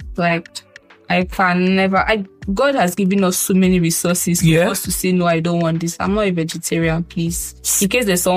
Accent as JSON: {"language": "English", "country": "Nigeria", "said": "As a Nigerian from the trenches, cannot relate to bath."}